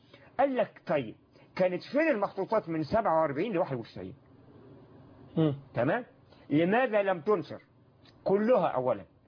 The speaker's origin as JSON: {"language": "Arabic", "country": "Egypt", "said": "سيبك من الأرثوذكس اللي عندنا في مصر"}